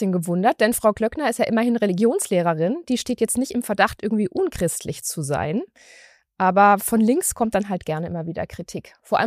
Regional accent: West Germany, Germany; ich komme aus Westdeutschland. Selbstverständlich war ich in der Kirche. Aber ich bin auch ausgetreten.

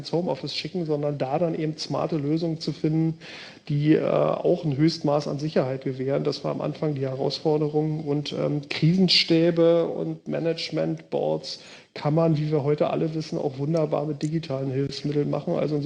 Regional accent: Berlin, Germany; born there; now in Bergedorf, Germany; dass ich natürlich als gebürtiger Berliner der Großstadt und diesen Großstadtflair von meinem ganzen Lifestyle her sehr, sehr nahestehe

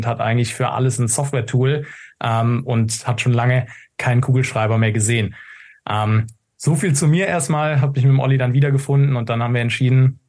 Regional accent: Aachen, North Rhine-Westphalia, Germany; ich komme auch aus Aachen, wenig überraschenderweise, weil ich den Olli schon 25 Jahre kenne. Wir sind quasi Haustür an Haustür aufgewachsen, sind zusammen auch zur Schule gegangen.

